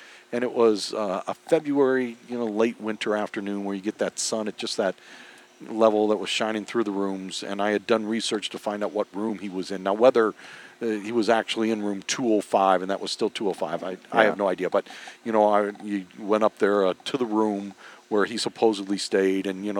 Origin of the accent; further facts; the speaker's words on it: St. Louis, Missouri, United States; You know, I grew up in St. Louis